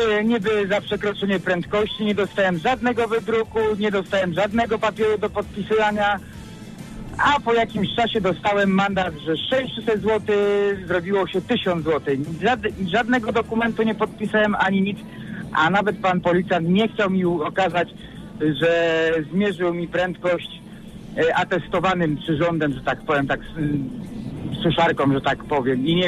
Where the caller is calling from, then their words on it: Łódź, Łódź Voivodeship, Poland; jestem z Łodzi.